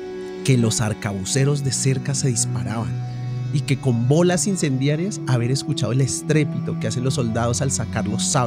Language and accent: Spanish; Bogotá, Colombia; Bueno, no es tan difícil, somos bogotanos sí.